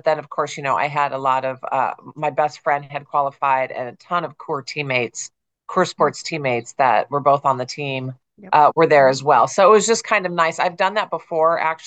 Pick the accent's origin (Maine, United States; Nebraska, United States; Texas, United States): Nebraska, United States; Omaha; And so, yeah, I grew up in the Midwest. I'm a Midwest Nebraska girl. And I grew up in Omaha.